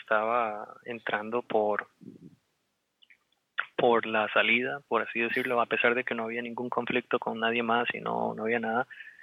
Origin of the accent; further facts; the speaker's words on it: Costa Rica; como buen tico, uno llega tarde a todo